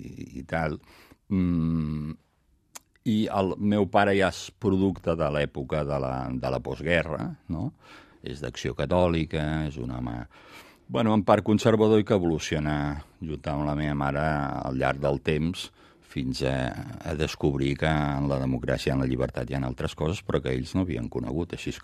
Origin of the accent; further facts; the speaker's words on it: Sabadell, Catalonia, Spain; som els dos historiadors i de Sabadell.